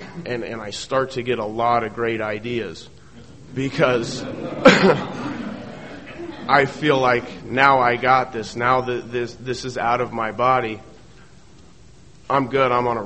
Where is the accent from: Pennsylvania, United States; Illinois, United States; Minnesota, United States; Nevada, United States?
Nevada, United States; Las Vegas; now in Oceanside, United States; A little bit about me is I grew up in, I live in Oceanside now. I grew up in Las Vegas.